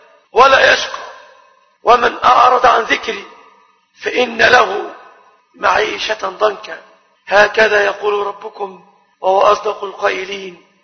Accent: Egypt; أن يحفظ بلادنا مصر آمنة مطمئنة

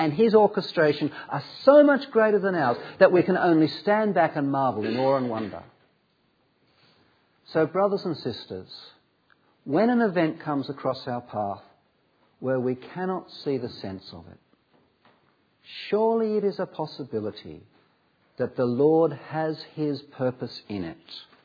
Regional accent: Sydney, New South Wales, Australia; accent: Australian; moved away; I'm from Sydney, by the way. Those of you who are trying to work out my accent, Sydney, been here 11 years, so it's sort of softened, okay? But I can sound really Aussie if I'm with the right crowd

